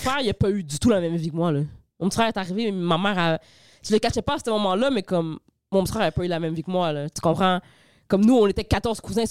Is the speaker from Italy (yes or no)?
no; Quebec, Canada; j'ai grandi sur Président Kennedy, puis la rue en haut de Sainte-Catherine.